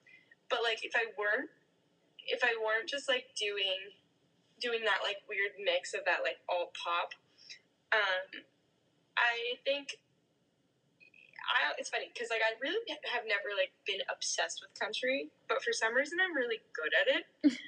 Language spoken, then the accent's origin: English; Salt Lake City, Utah, United States; And I mean, yeah, I grew up in Salt Lake City, Utah.